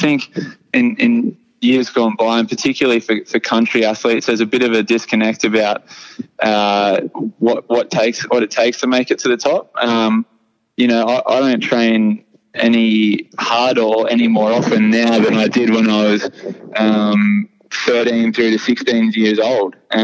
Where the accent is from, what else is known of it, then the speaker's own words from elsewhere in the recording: Port Macquarie, New South Wales, Australia; I know myself, I grew up in Port Macquarie and didn't really have much access or exposure to any professional swimmers.